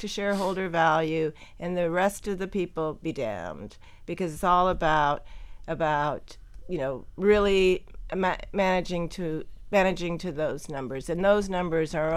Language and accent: English; South Dakota, United States; I mean, I'm from South Dakota, you're from Iowa.